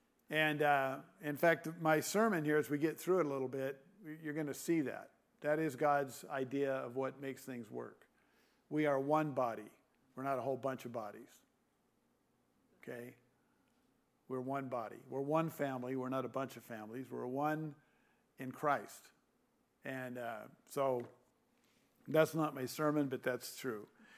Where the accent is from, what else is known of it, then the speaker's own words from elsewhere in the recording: California, United States; when I was growing up in California